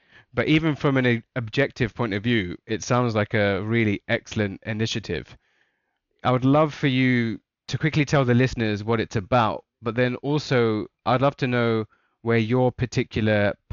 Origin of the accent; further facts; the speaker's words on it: London, United Kingdom; growing up in London